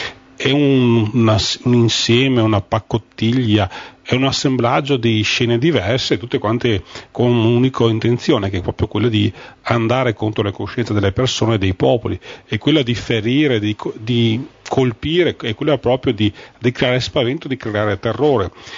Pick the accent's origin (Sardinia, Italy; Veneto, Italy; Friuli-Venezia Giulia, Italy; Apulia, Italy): Veneto, Italy; Marostica; tutti e tre siamo veneti